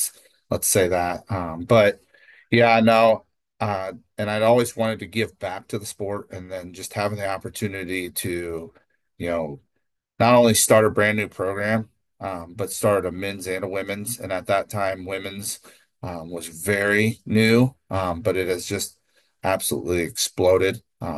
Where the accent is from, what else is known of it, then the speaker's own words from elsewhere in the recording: Parkersburg, Iowa, United States; And then I'm born and raised in Iowa, obviously Parkersburg. Staying semi close to home has always been something that has been, a high priority for myself and my wife.